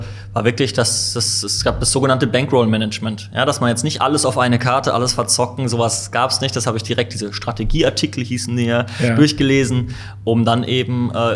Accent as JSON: {"language": "German", "region": "Baden-Württemberg", "country": "Germany", "tie": "born or raised there", "said": "Ja, komme mal aus einem schönen Dorf im Schwarzwald, bin ich groß geworden."}